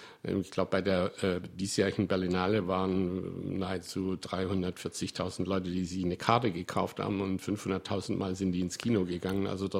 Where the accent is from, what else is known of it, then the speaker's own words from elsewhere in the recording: Southern Germany, Germany; ich komme ja aus Süddeutschland.